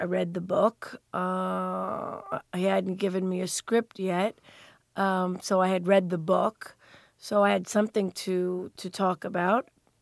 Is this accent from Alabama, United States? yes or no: no; Long Island, New York, United States; the fact that I was from Long Island